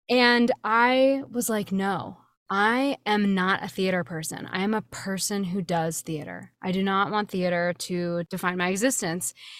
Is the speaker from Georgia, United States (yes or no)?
no; Swarthmore, Pennsylvania, United States; Originally, I'm from a small town called Swarthmore. It's right outside of Philadelphia, Pennsylvania.